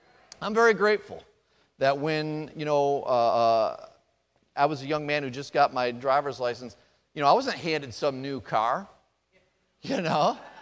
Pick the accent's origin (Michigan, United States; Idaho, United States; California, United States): Michigan, United States; Allen Park; So I'm pulling up one of the streets that where I grew up. I grew up in the Allen Park area.